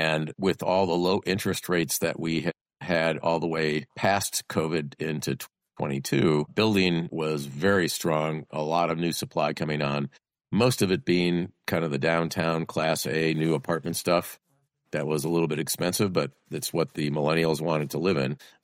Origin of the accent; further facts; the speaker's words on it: Oshkosh, Wisconsin, United States; The mall where I grew up in Oshkosh was actually closed down and foreclosed on many years ago.